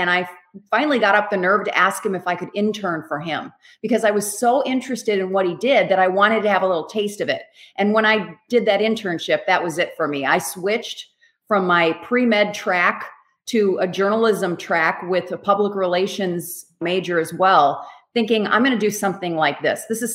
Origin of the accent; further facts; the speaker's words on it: Wisconsin, United States; now in Florida, United States; Well, I grew up in Wisconsin.